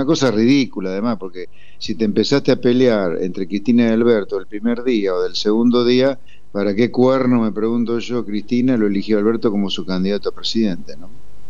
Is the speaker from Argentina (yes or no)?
yes; Argentina; me hago como argentino